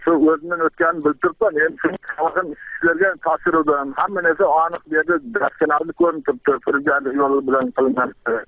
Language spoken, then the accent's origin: Uzbek; Jizzakh Region, Uzbekistan; Men Jizzax obodidan … 65-yilda tug'ilganman.